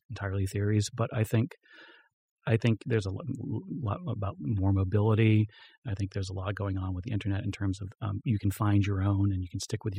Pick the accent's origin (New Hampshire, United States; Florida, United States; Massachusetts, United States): Florida, United States; I'm from Florida. Small town of had orange juice factory. Literally was town cut by railroad tracks. On one side of the railroad tracks was African Americans. It was very much the classic Southern town.